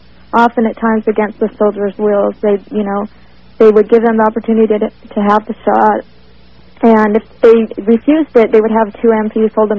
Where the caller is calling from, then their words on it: Salt Lake City, Utah, United States; I'm calling from Salt Lake City.